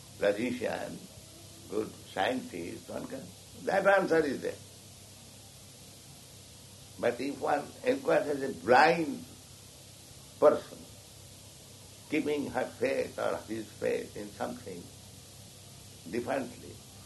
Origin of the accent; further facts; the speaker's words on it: India; Of course, we are Indian, we are poor, that is another thing.